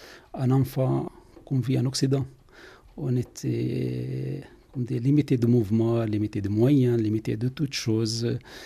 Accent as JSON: {"language": "French", "town": "Jerusalem", "country": "Palestine", "tie": "born or raised there", "said": "Dans le mont des Oliviers."}